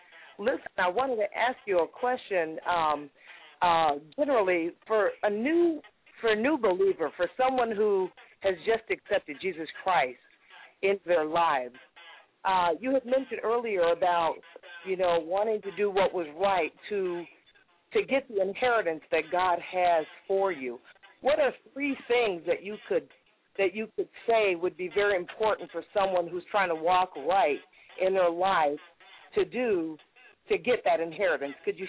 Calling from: Atlanta, Georgia, United States; I'm calling from Atlanta, Georgia.

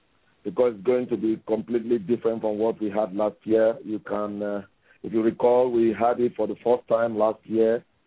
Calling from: Abuja, Federal Capital Territory, Nigeria; I'm calling from Abuja, Nigeria.

